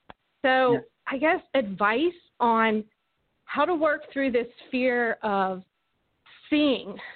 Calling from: Pittsburgh, Pennsylvania, United States; I'm calling from Pittsburgh.

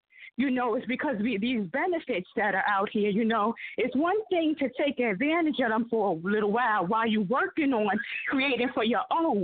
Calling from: New York, United States; I'm calling from New York.

